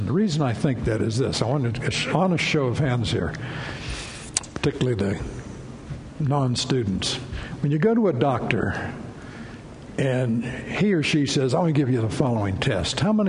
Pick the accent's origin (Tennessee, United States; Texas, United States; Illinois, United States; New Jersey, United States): Illinois, United States; Champaign; born there; I was born in 1941 in Champaign, Illinois, a university town with fine hospitals.